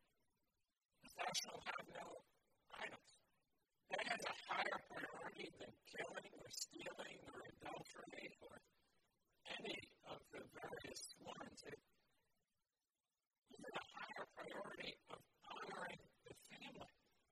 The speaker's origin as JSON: {"language": "English", "town": "New York City", "region": "New York", "country": "United States", "tie": "born or raised there", "said": "I grew up in the Big Apple."}